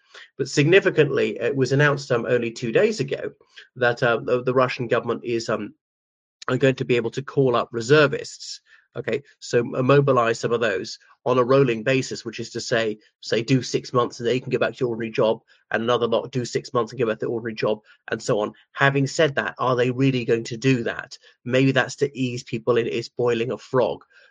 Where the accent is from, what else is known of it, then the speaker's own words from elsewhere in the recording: Ireland; from Ireland.